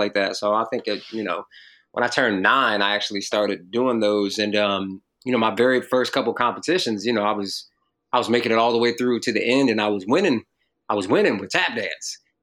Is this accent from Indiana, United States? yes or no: no; North Carolina, United States; also born or lived in Jamaica, Queens, New York; I moved to North Carolina when I was six from Jamaica, Queens, New York.